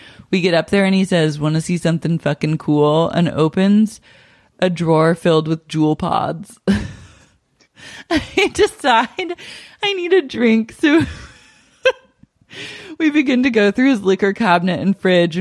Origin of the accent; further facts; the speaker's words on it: Melbourne, Victoria, Australia; For background context, I'm from Melbourne, Australia, and went to LA in 2018 with two girlfriends.